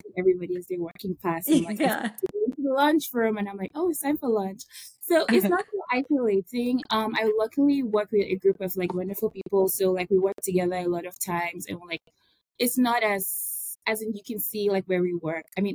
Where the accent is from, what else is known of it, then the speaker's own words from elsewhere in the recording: Nigeria; I'm Nigerian, and I work at Intellia.